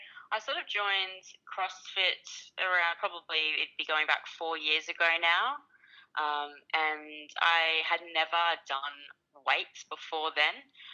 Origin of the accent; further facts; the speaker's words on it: Ipswich, Queensland, Australia; So I'm born and bred in Ipswich, which is in Queensland. So live here with my husband.